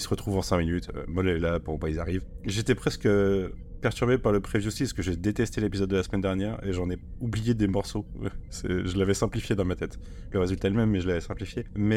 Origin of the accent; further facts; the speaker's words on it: Nantes, Pays de la Loire, France; Et je viens de Nantes.